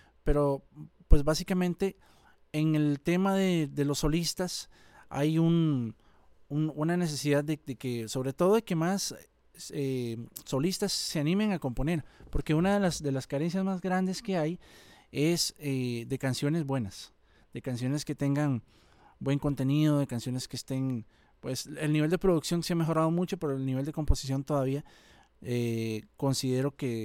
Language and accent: Spanish; Costa Rica; como costarricenses, hemos crecido y nos podemos sentir orgullosos